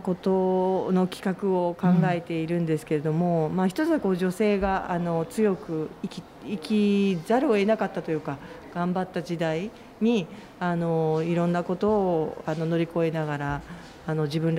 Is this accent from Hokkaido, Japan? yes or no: no; Osaka, Japan; 私はあの、まあ、大阪で育ってはいるんですけども大学神戸ですし